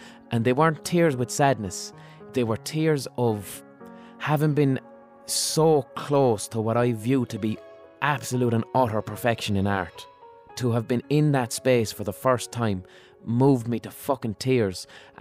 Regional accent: Limerick, Munster, Ireland; where I grew up in Limerick, okay?

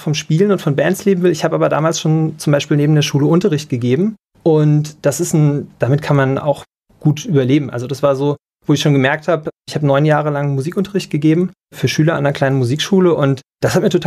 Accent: Abergen, Hesse, Germany; Beziehungsweise so aufgewachsen in Abergen, das ist noch weiter draußen, so 40 Kilometer. Und Schwalbach war das nächste Krankenhaus.

